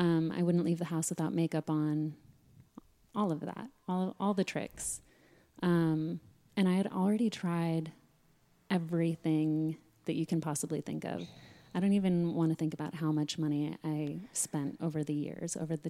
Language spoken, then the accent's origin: English; Sedona, Arizona, United States; And even growing up in Sedona, people were coming there from all different walks of life looking for healing through things like meditation